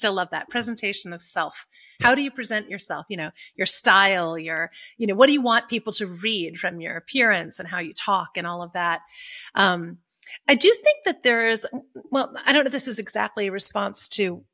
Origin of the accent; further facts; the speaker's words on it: Minneapolis, Minnesota, United States; also born or lived in Illinois / Wisconsin; Yeah, I was born near Chicago, but spent most of my life between Minneapolis, St. Paul. My dad was a college professor there. And then this farm in the middle of nowhere, western Wisconsin, which was my mom's kind of domain.